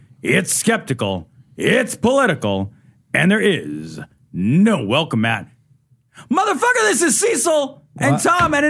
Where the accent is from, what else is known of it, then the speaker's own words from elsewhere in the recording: Ireland; Look, I'm Irish. We don't measure everything, okay?